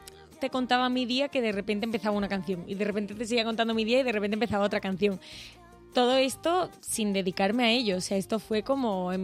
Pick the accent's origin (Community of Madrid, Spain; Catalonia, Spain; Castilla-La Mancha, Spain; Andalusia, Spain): Andalusia, Spain; Cádiz; yo soy de Cádiz, nada que ver.